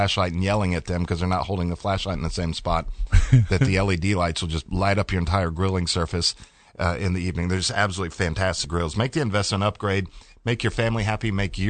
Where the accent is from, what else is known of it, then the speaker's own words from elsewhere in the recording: Miami, Florida, United States; Just when living, growing up in Miami, just go across the causeway over there.